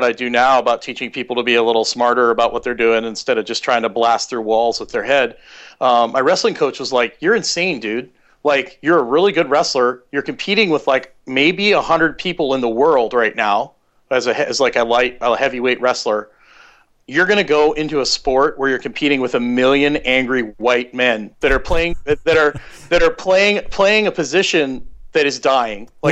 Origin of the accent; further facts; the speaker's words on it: Fort Saskatchewan, Alberta, Canada; Well, I grew up in Canada. I was I lived most of my life in Fort Saskatchewan, Alberta, which is near Edmonton, so way up there.